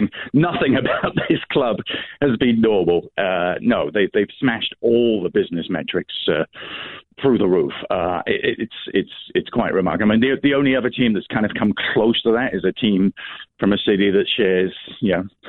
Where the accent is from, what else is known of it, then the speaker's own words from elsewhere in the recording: England, United Kingdom; now in Austin, United States; I grew up in England. You might be able to tell.